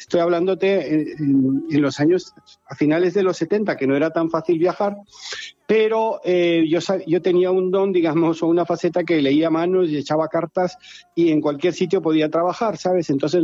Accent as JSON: {"language": "Spanish", "country": "Panama", "tie": "born or raised there", "moved": "yes", "lives_now": "Spain", "said": "yo nací en Panamá, te explico, y el nacer en Panamá te da una ventaja increíble, porque eso es un crisol de culturas. Mi familia era española, yo iba al colegio norteamericano, vivía en Panamá con los panameños y también tenía mucho acceso a los indígenas."}